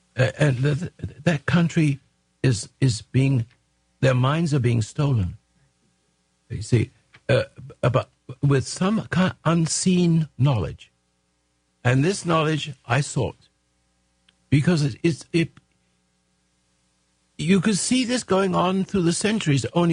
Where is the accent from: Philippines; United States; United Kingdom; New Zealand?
United Kingdom; England; You know, I come from England.